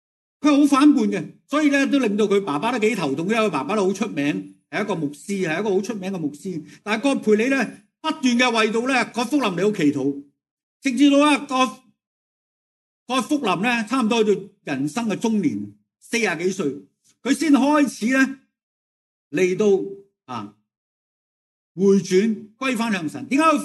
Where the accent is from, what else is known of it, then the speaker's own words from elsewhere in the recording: Hong Kong; 啊，好似我哋香港人咁啊！啊，有咩就搲搲搲住啊！